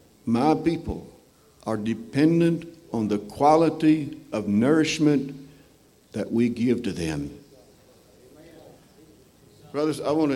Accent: Georgia, United States; I was raised in Georgia, in Madison County, Georgia, in the farming area, rural area.

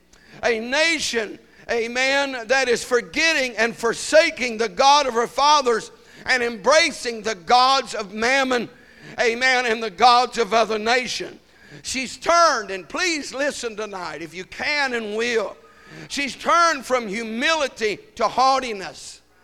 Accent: United States; And I am American through and through. I was born here. I was raised here. I am a citizen in here, of here.

